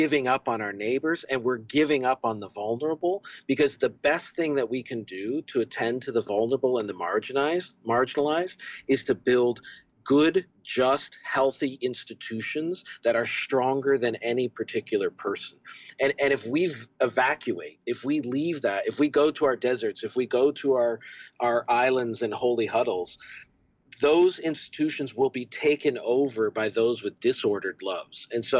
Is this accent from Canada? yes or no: yes; Canada; now in United States; As a Canadian, the sort of single issue politics of abortion in the United States has just always befuddled me.